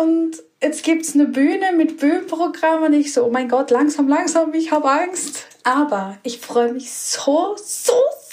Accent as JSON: {"language": "German", "country": "Austria", "said": "für uns Österreicher"}